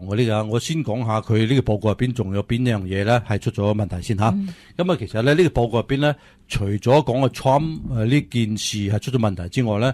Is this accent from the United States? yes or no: yes; United States; 其实我哋美国人又好